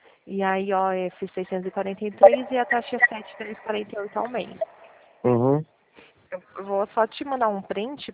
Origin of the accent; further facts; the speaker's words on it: Pirassununga, São Paulo, Brazil; Ah, eu sou de interior de São Paulo, Pirassununga.